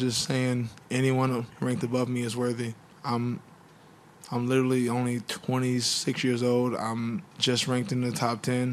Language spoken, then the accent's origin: English; United States; We're both – he's French, I'm American.